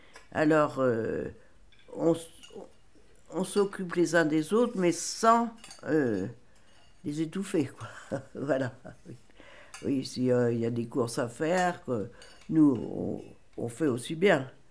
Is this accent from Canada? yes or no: no; Hauts-de-France, France; je ne suis pas du tout du pays, parce que je suis du Nord.